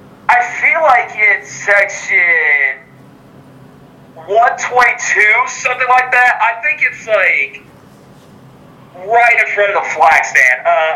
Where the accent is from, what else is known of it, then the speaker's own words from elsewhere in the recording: Johnson City, Tennessee, United States; moved away as an adult; now in Murfreesboro, United States; I was from Johnson City, Tennessee, which is about a 20-minute drive from Bristol. But I moved to Murfreesboro, which is 45 minutes out of Nashville. I moved here to go to college.